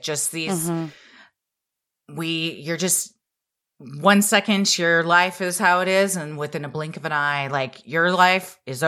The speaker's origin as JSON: {"language": "English", "town": "Gainesville", "region": "Georgia", "country": "United States", "tie": "born or raised there", "said": "I grew up in Gainesville, Georgia, and lived on Lake Lanier for most of my childhood."}